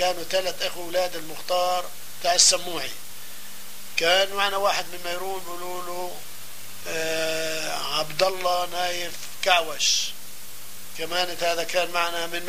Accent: Safsaf, Palestine; born there; دعيك من مواليد 1930 في قرية الصفصاف. الصفصاف الحقيقة تقع في قرب أعلى جبل في فلسطين اللي هو جبل الجرمق. والصفصاف طبعا زي ما بتعرف هي من قضاء صفد.

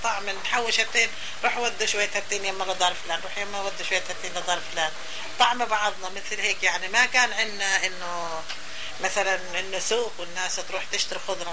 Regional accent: Saffuriya, Palestine; moved away; لما احنا طلعنا من فلسطين وتركناهن بالدير احنا كنا يعني معاملتنا بصفوري

